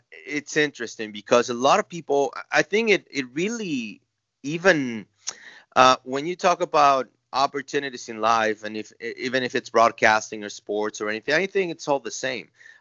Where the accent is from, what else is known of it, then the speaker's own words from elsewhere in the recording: Mexico; I speak Spanish well. I come from Mexico.